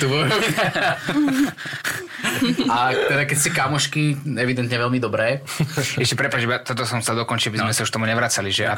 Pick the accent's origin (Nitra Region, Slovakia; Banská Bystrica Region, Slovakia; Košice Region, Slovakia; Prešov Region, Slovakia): Banská Bystrica Region, Slovakia; Krupina; Ja som z Krupiny, bývame blízko?